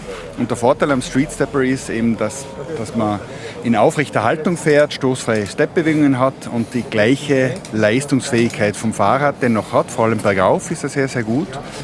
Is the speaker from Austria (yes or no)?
yes; Mayrhofen, Tyrol, Austria; gebürtig aus Mayofen im Zillertal.